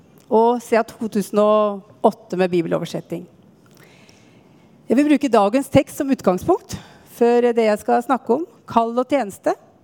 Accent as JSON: {"language": "Norwegian", "town": "Sigdal", "region": "Buskerud", "country": "Norway", "said": "Jeg har aldri gått på noen søndagsskole. Det finnes ingen bedehus i Sigdal der jeg kommer fra."}